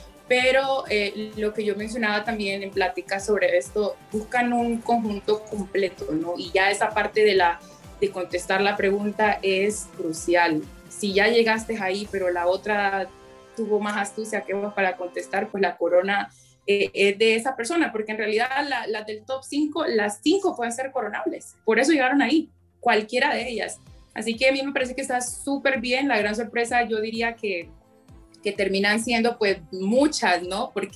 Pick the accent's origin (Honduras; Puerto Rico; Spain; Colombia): Honduras; Así que como hondureña